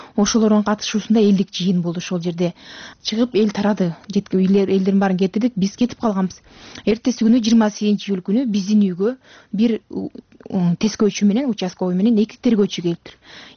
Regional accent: Talas, Talas Region, Kyrgyzstan; Таластан келдим.

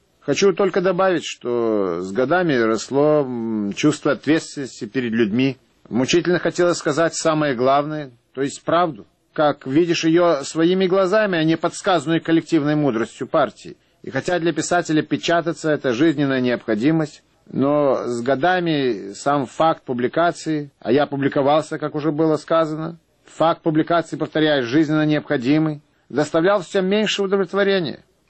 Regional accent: Odesa, Odesa Oblast, Ukraine; Осенью 66 года, наконец, вышла моя первая книга в моем родном городе Одессе.

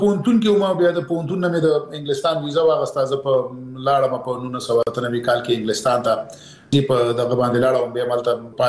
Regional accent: Peshawar, Khyber Pakhtunkhwa, Pakistan; زه پېښور کې د اول صف نه نیولې تر 12 پورې مالته درس ویلې دي، نو زه د پېښور سره شاید دی نه زیات افغانان داسې وي چې دومره بلد نه وي لکه زه چې په پېښور کې څومره بلد دی

